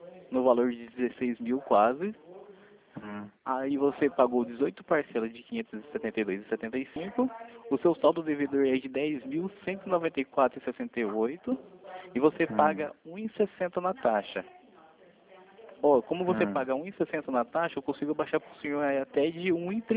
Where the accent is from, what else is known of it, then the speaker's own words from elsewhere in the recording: Londrina, Paraná, Brazil; Eu sou de Londrina, Paraná.